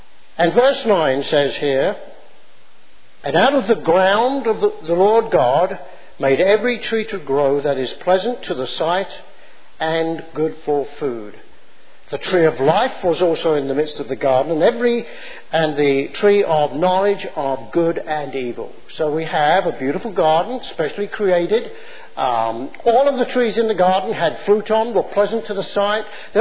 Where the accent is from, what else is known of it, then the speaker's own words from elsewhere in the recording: United Kingdom; now in United States; we were asked to renounce our loyalty, my previous allegiance as a British subject. And I was then asked to make a commitment, an affirmation that I would now become an American citizen. I was no longer under the laws and rules and regulations of Great Britain